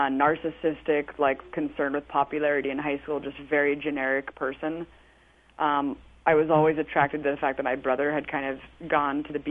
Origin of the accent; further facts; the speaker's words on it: Pleasanton, California, United States; I grew up in Pleasanton, California, which is like a little white suburb